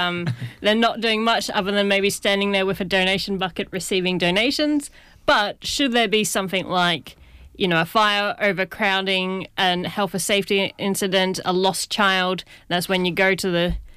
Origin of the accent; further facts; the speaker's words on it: Brisbane, Queensland, Australia; also born or lived in Sydney; now in Cambridge, United Kingdom; We're living in Sydney, but I'm from Brisbane.